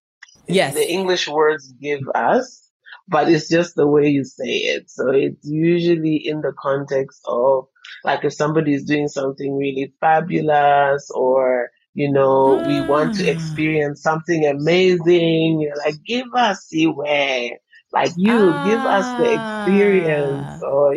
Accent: North-Western Province, Zambia; first language Luvale; English is a second language; So my mother tongue is Lubale, and we're from the northwest of Zambia. It borders Angola. So my mom is actually Angolan.

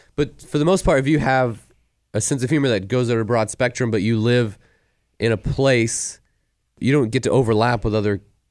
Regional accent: Illinois, United States; And I was like, well, I'm from Illinois. That's already halfway there.

